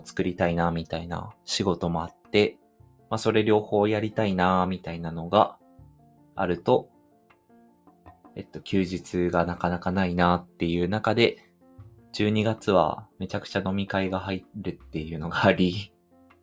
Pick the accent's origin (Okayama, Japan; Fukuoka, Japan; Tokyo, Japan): Okayama, Japan; 地元の岡山にいてもイメージつかないもん